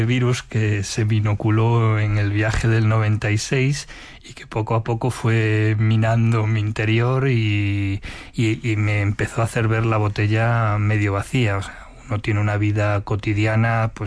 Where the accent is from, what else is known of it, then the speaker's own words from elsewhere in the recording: A Coruña, Galicia, Spain; now in Madrid, Spain; yo soy gallego de La Coruña